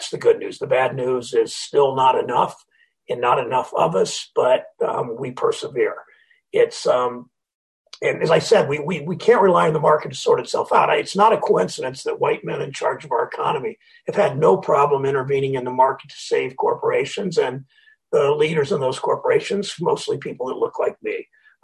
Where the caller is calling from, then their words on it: Cleveland, Ohio, United States; My wife, I'm calling you from Cleveland, Ohio. My wife and I live in zip code 44105